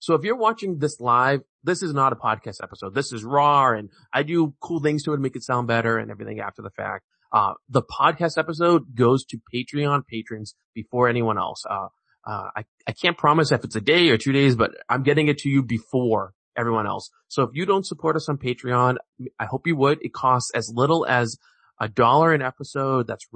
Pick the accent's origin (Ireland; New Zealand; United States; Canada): United States; New England; I'm from New England. What do you expect?